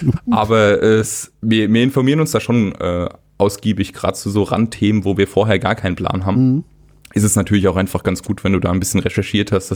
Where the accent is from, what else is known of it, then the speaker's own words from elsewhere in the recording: Bavaria, Germany; Und ich komme aus dem Spessart.